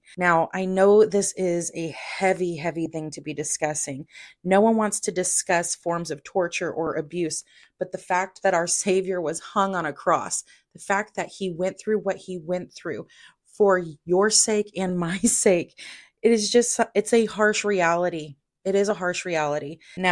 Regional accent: Texas, United States; accent: Texas twang; And obviously, I am from Texas, so I probably said both of those words with quite a bit of a twang and honestly probably botched it.

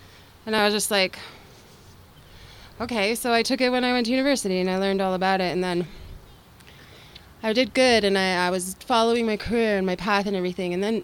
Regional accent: Calgary, Alberta, Canada; also born or lived in Vancouver; I grew up in Calgary and then I moved away to Vancouver and I took some theater training. And then I moved back

